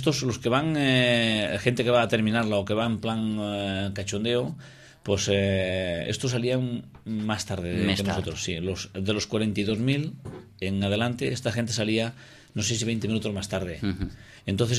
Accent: Ourense, Galicia, Spain; Mira, fíjate, yo soy de allí de Orense, vivo en Cataluña, llevo 32 años, pero... Soy también de aquí de Orense

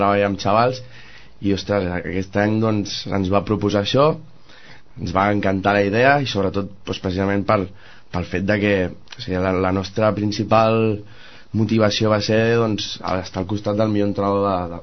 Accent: Sitges, Catalonia, Spain; Jo sóc de Sitges de tota la vida, i evidentment tenia una miqueta de cultura, vale, del hockey

